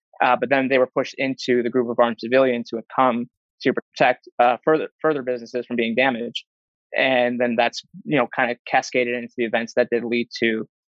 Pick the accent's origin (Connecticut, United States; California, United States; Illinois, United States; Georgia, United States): Illinois, United States; I'm from Illinois originally